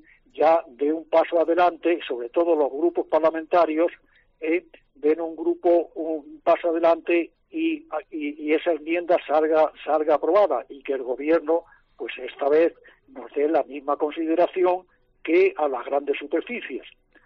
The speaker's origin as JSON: {"language": "Spanish", "region": "Andalusia", "country": "Spain", "said": "yo soy andaluz, me siento orgulloso de ser andaluz"}